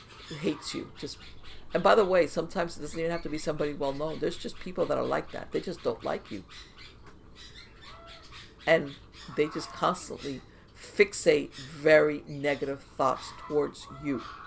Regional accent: Florida, United States; And again, because I'm bilingual, I grew up in South Florida.

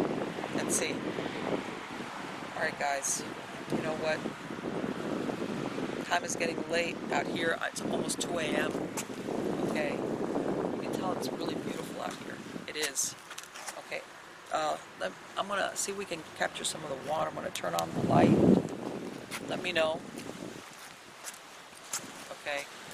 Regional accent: Miami, Florida, United States; But I grew up in Miami, and once upon a time, you lived here in Miami with fans, okay?

